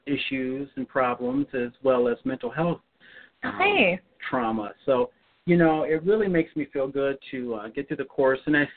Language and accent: English; United States; I think as also as an American, you know, we have a responsibility and an obligation